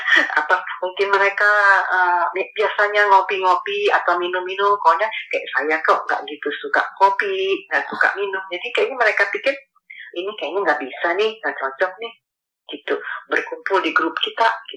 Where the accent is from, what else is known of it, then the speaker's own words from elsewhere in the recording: Indonesia; born there; generation itu orang tua gitu memang dari China. Tapi saya lahir di Indo, orang tua saya, nenek saya lahir di Indo.